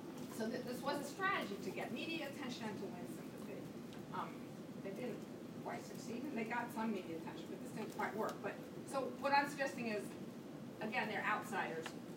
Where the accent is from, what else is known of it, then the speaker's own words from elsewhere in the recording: United States; I didn't know what was going on. I was raised in the United States. I don't know anything about Mexico or Guatemala or wherever they're from, right?